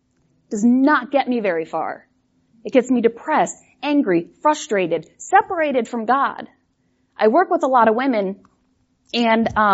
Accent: Midland, Texas, United States; born there; I was born in Texas, little town, I don't know how little Midland was, but what? 100, not a little town, 100,000 people.

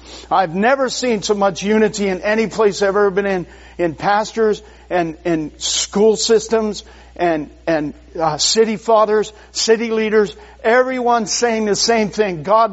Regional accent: Indiana, Pennsylvania, United States; I'm from Indiana, Pennsylvania. You know, that's over on the west side by Pittsburgh.

